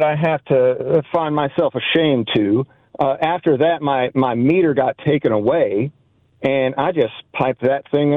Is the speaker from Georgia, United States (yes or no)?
yes; Savannah, Georgia, United States; Well, y'all are talking about stealing power, and I'm from Savannah, Georgia.